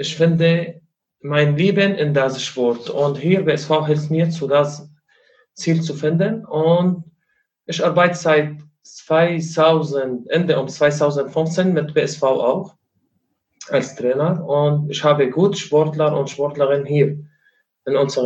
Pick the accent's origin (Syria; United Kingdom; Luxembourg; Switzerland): Syria; now in Germany; Ich komme aus Syrien.